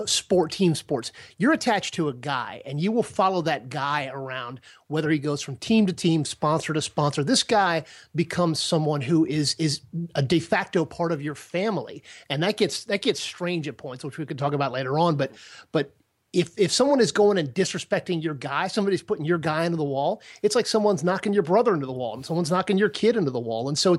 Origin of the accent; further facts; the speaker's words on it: Atlanta, Georgia, United States; I was growing up in Atlanta.